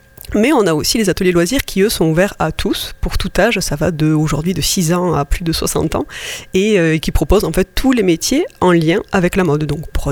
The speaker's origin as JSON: {"language": "French", "town": "Tarbes", "region": "Occitanie", "country": "France", "tie": "born or raised there", "said": "Je suis native de Tarbes"}